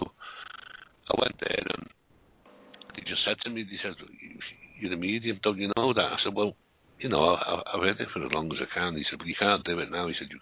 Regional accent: Liverpool, North West England, United Kingdom; born there; I was born in Liverpool a long time ago, born in Toxteth.

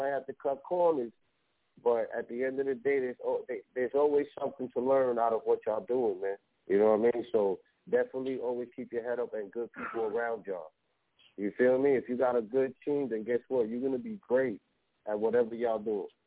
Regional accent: Bronx, New York, United States; I'm from the Bronx. So I already know the fucking vibe.

